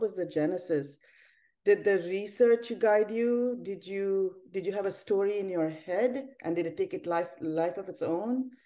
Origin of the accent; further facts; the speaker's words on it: Kottayam, Kerala, India; born there; My mother's family is Tamilian, but they'd been in Kerala for generations. So uh-huh. She's born and raised in Kottayam, and, you know, I was born in Kottayam, and I used to go for my summer vacations there.